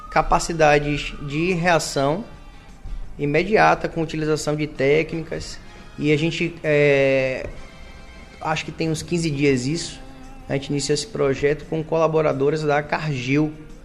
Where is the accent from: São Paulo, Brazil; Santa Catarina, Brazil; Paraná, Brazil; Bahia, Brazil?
Bahia, Brazil; Salvador; born there; Nasci em Salvador, mas meus avós moraram por muito tempo, meu avô foi pescador aqui, tive tio que trabalhou em estaleiro, primos da Maria Mercante aqui em Ilhéus, eu passava férias em Ilhéus